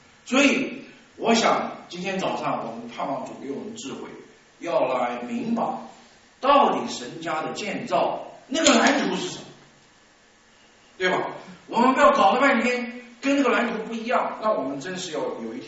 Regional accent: China; 看图识字，这是我们中国人学中国字的方法。

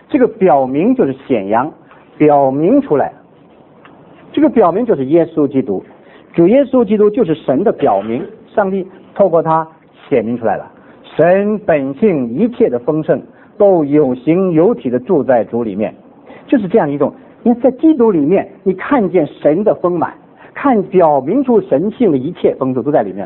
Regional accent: China; 那么另外这个道字啊，我们中国人写这个道字

